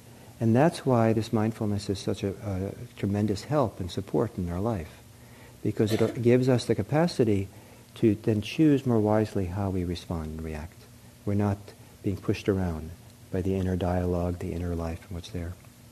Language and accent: English; Italy; I grew up in Italy, and half my growing up